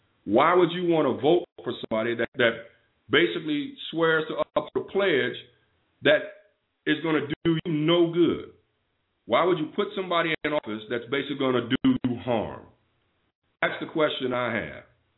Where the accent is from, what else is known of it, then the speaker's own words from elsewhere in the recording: Chicago, Illinois, United States; when I was growing up in Chicago, we had a thing called a Black Business Director